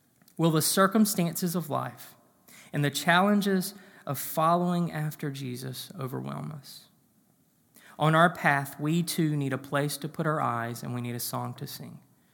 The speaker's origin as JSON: {"language": "English", "region": "North Carolina", "country": "United States", "tie": "born or raised there", "said": "For instance, I can get in my car right now and in 9 hours be back in my hometown in North Carolina."}